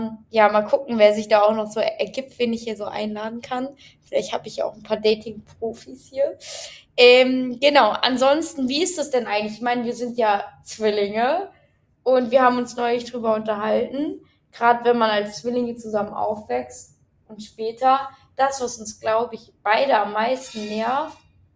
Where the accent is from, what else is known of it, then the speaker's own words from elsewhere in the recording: Germany; Ja, ist auch am Anfang, gerade als Deutscher